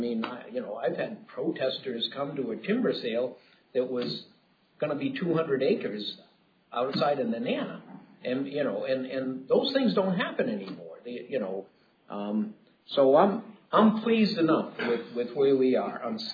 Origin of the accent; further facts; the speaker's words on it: Juneau, Alaska, United States; I'm from Juneau